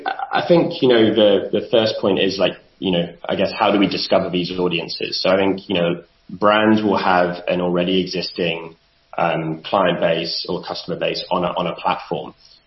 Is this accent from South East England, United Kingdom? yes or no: no; London, United Kingdom; I'm trying not to introduce my bias here of being a Londoner